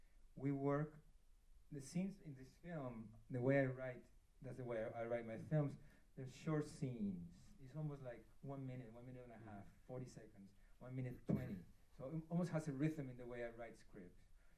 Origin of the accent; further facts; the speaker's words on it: Bilbao, Basque Country, Spain; English is a second language; I'm from the Basque country, I'm from Bilbao, okay?